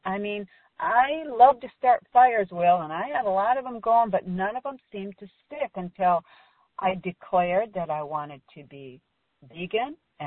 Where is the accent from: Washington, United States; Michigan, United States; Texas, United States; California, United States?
Michigan, United States; I'm originally from Michigan